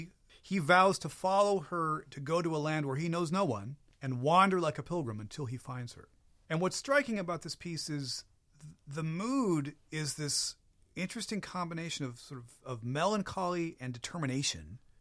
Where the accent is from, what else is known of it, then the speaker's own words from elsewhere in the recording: Kansas City, Missouri, United States; also born or lived in Boston area; I'm originally from Kansas City, so there's sort of that shared background.